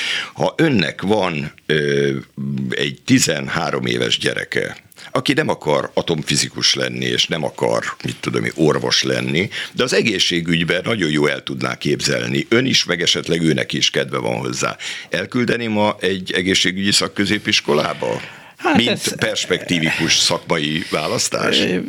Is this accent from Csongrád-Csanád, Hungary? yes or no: yes; Szentes, Csongrád-Csanád, Hungary; born there; maradjunk Szentesnél, azt ismerem, az a szülővárosom